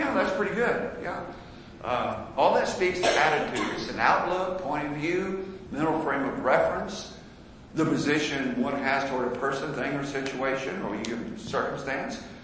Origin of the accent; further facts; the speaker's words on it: Indiana, United States; See, when I was growing up in Indiana, no one cared about football much, really, back in the 60s. In fact, my little high school, Cascade, didn't even have a football team back in the States.